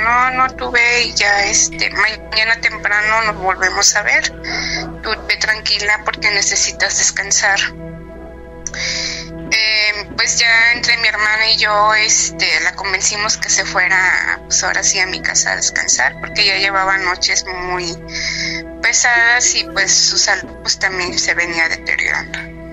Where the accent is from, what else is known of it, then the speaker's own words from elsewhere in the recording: Xalapa, Veracruz, Mexico; Pues como ya lo comentó usted, soy de Jalapa, Veracruz.